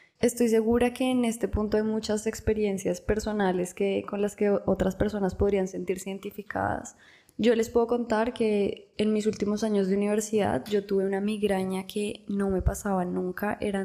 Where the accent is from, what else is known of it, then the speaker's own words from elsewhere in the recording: Bogotá, Colombia; Como saben … Nosotros somos los dos colombianos de Bogotá.